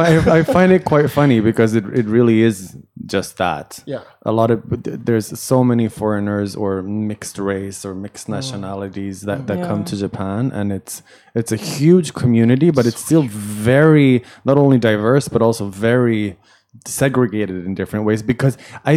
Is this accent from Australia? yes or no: no; Sweden; English is a second language; like I'm from Sweden originally.